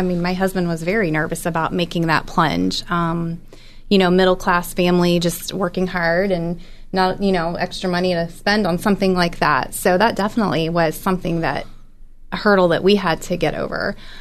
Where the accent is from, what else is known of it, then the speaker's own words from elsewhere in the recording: East Coast, United States; I grew up in a Christian school. I grew up on the East Coast, went to a Christian school my entire life